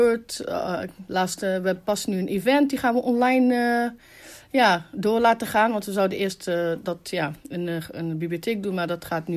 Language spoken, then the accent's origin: Dutch; North Brabant, Netherlands; born there; Ik ben 40 jaar, geboren in Brabant. Ja. Met 8 kinderen en dan vader en moeder. Wij zijn een Marokkaans gezin. Ja. Mijn ouders zijn al heel lang hier eigenlijk in Nederland.